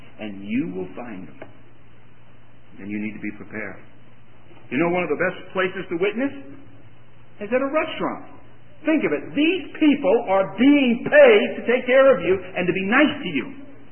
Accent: Newark, New Jersey, United States; When I was a teenager, I just loved fishing. We moved from Newark, New Jersey to Island, New Jersey

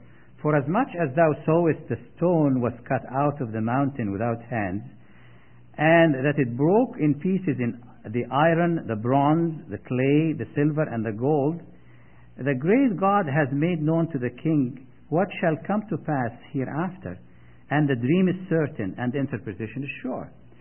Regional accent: Egypt; I happened to be visiting my home country, Egypt, in November this year, last year, and in December.

